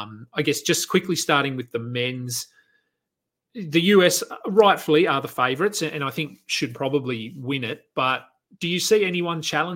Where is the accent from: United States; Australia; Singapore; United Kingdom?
Australia; the improvement that we've seen as an Australian fan from the last time he played for us to now